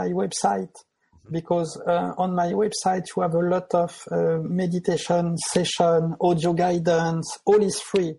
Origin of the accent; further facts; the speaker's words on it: France; born there; English is a second language; I was born in France, and I would like to see how it was.